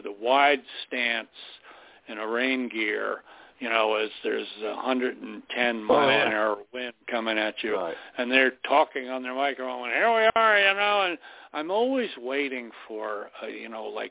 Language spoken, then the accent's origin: English; Florida, United States; when I was raised in South Dade County. We built an addition on the house that my parents bought, this old concrete block shack owned by two hermits out in the woods. And in the rural area with avocado groves, lime groves, tomato fields, and whatnot.